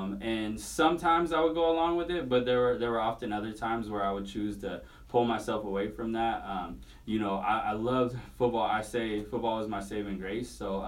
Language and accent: English; Reno, Nevada, United States; So I was born and raised here in Reno by a single mother